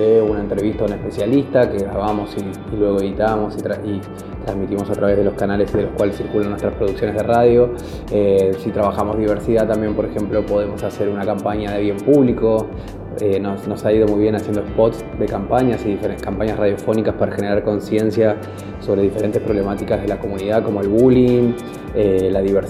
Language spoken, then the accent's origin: Spanish; Buenos Aires, Argentina; soy de Buenos Aires, Argentina, comunicador y educador.